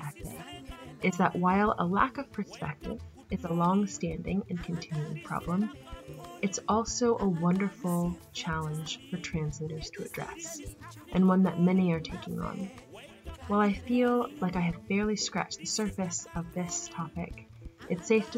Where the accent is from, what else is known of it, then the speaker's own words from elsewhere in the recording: Austin, Texas, United States; touched on things I too had experienced growing up in Austin, Texas.